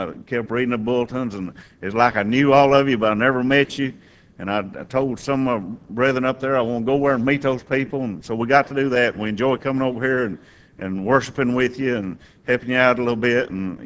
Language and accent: English; Oklahoma, United States; I'm from Oklahoma. And we worship with a church in Broken Bow, Oklahoma, which is right over in southeast Oklahoma.